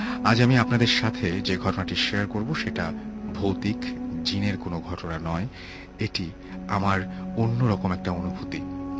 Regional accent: Chittagong, Chittagong Division, Bangladesh; now in United Arab Emirates; আমার বাড়ি চিটাগং ডিস্ট্রিক্টে, কিন্তু আমি এখন ইউএইতে থাকি।

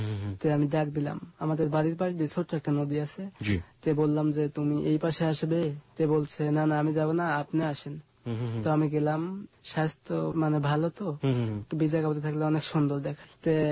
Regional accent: Pabna, Rajshahi Division, Bangladesh; born there; হ্যাঁ, আমার জন্মস্থান পাবনাতে।

